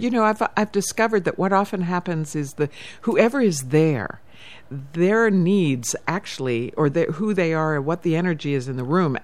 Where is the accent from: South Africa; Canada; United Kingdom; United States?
South Africa; I'm from South Africa.